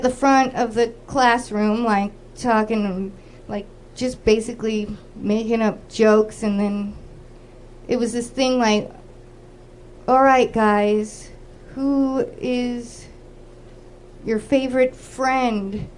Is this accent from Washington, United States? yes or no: no; California, United States; I guess it depends which part of Orange County you're from. I'm from South County by the nuclear power plant.